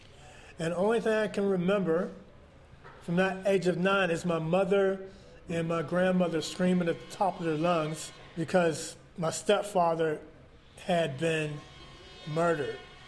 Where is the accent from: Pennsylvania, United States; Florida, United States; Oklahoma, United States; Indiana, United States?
Pennsylvania, United States; Pittsburgh; I'm 60 years old. I'm from Pittsburgh, Pennsylvania. All the guys that I grew up with are dead or in prison.